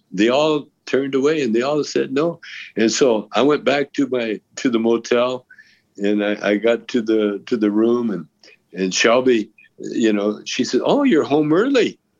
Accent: Canada; now in United States; Yeah, I'm Canadian.

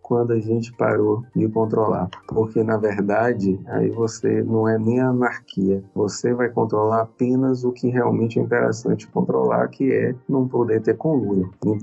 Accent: Bahia, Brazil; como diz aqui na Bahia, que a gente é baiano, né?

